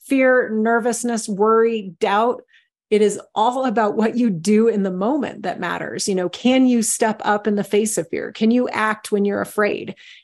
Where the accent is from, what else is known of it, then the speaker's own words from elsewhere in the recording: San Jose, California, United States; I grew up in San Jose, California, decided at the age of 10 that I wanted to be a fighter pilot